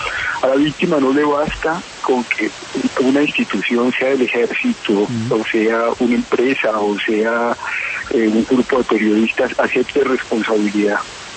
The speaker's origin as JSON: {"language": "Spanish", "country": "Colombia", "said": "Lo que nosotros podemos hacer es contribuir a que los colombianos avancemos"}